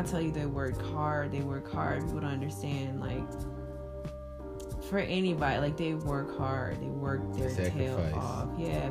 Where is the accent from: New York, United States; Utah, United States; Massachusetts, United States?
New York, United States; growing up in New York, for the earliest half of my life was, you know, we had good memories over there, you know, New York culture